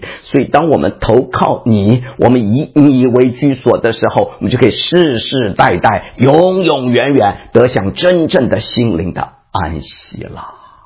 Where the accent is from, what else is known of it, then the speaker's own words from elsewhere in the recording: China; 我们中国人也是啊，尤其年轻人更是争先恐后，忙着贷款啊，要买房子